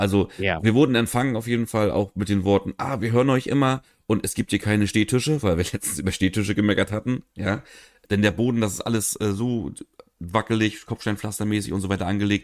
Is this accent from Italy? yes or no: no; Berlin, Germany; Ich bin aus Berlin